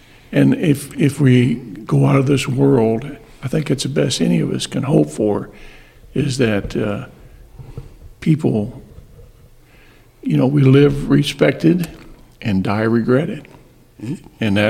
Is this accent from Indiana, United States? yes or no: yes; Evansville, Indiana, United States; born there; I was born here in Evansville. My parents moved all over the place when I was growing up. But I came back to live in Evansville and through most of my adult life.